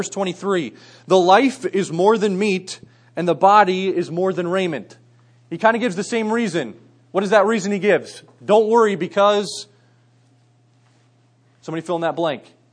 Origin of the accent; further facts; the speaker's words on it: United States; But growing up near Philadelphia and Camden, New Jersey has kind of made me paranoid as well.